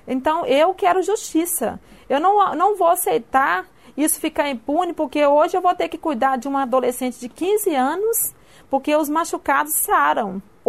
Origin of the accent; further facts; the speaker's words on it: Belo Horizonte, Minas Gerais, Brazil; now in Ubá, Brazil; Eu não tenho familiar dentro da cidade de Ubá, porque eu sou de Belo Horizonte.